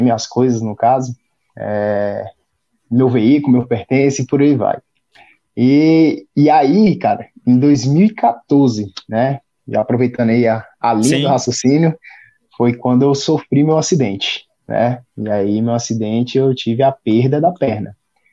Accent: Brazil; Cara, eu morava em uma cidade, né? É uma cidade do entorno do DF, de Brasília, né? E essa cidade não tinha muito estrutura para esporte, né?

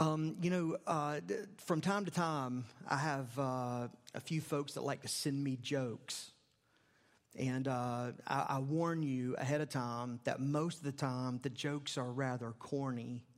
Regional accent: Charlotte, North Carolina, United States; So I grew up in the Carolinas, grew up in Charlotte, West Charlotte, over near the airport, that part of West Charlotte.

